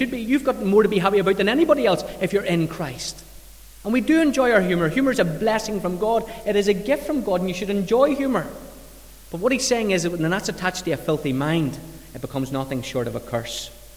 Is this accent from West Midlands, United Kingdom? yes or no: no; Northern Ireland, United Kingdom; That's part of what it is to have crack and part of being Northern Irish and part of being human.